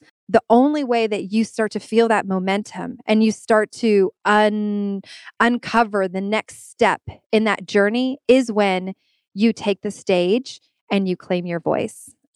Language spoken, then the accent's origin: English; Atlanta, Georgia, United States; A little bit about me is that I grew up in Atlanta, but my extended family is all in Puerto Rico.